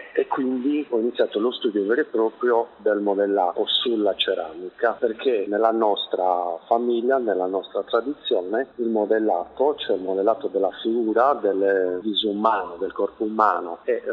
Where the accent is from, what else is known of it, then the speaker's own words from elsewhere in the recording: Sardinia, Italy; rispecchia l'amore che ho per la mia terra, perché la Sardegna ha un immenso patrimonio culturale